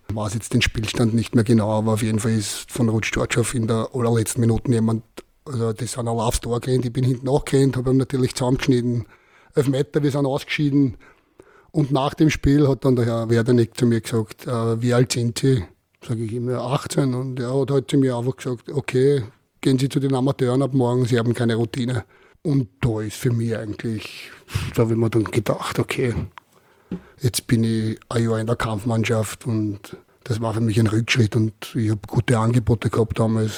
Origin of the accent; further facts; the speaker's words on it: Vienna, Austria; Sind wir dann umgezogen vom 12. Bezirk in den 3.